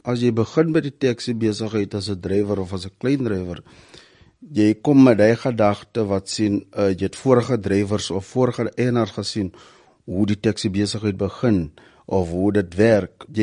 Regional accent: Kirkwood, Eastern Cape, South Africa; Ek het groei geraak op Kirkwood in 'n lokasie wat se sê Moses Mabhida. Ek het by my ouma en opa groei geraak

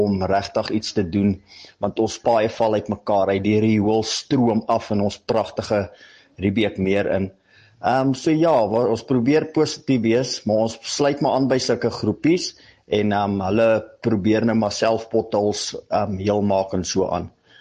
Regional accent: Randfontein, Gauteng, South Africa; My ou dorpie Randfontein, waar ons al groot geword het, val regtig uit mekaar uit.

